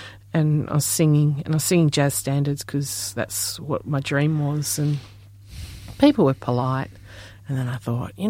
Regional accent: Perth, Western Australia, Australia; I'm from Perth, Western Australia. It's one of the most isolated cities in the world. And I'm learning a language, my language, and it's a very rare language.

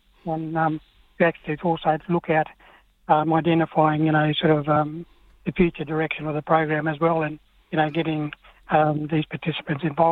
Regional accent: Armadale, Western Australia, Australia; also born or lived in Pingelly; Grew up in Armidale, as family would know, sort of been there for many years, living around there, but I currently live down in Mandurah at the moment

